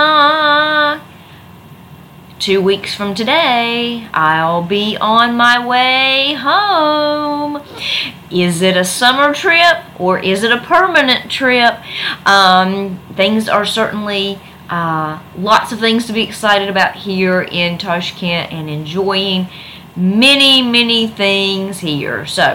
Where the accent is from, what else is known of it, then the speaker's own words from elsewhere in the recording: United States; more about where I am from is, and obviously I'm American